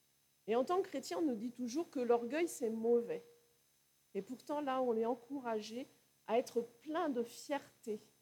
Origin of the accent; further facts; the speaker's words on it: France; C'est difficile, hein, on est français, on est cartésien.